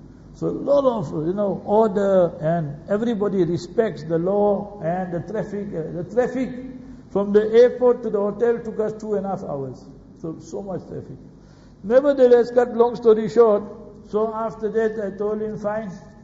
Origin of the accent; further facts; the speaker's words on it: South Africa; I said, Zafar, I'm from South Africa. I need somebody just to show me around.